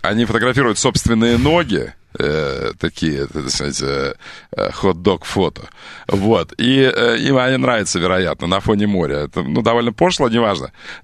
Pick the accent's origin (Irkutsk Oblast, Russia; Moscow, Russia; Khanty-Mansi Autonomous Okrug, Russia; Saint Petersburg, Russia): Moscow, Russia; Мы москвичи, да, мы москвичи.